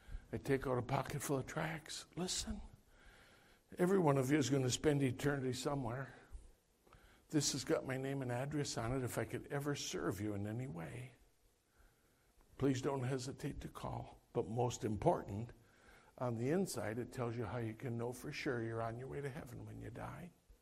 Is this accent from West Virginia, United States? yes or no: no; Wisconsin, United States; now in Scranton, United States; Hey, I'm in Scranton, Pennsylvania. I'm from Wisconsin. I don't know nobody here.